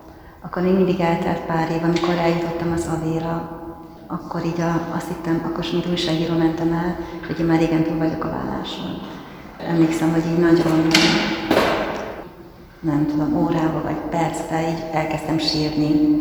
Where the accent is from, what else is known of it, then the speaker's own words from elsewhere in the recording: Szeged, Csongrád-Csanád, Hungary; Szegeden nőttem fel, és hogy egy református családban minden vasárnap jártunk református istentiszteletre